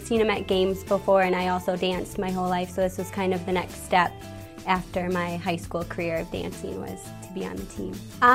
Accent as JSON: {"language": "English", "town": "Bloomington", "region": "Minnesota", "country": "United States", "said": "is my third year on the team, and I'm from Bloomington, Minnesota."}